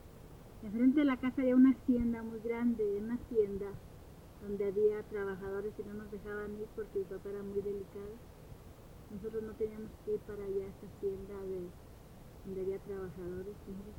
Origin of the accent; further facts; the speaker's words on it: Jalisco, Mexico; born there; Le pregunté a Jalisco.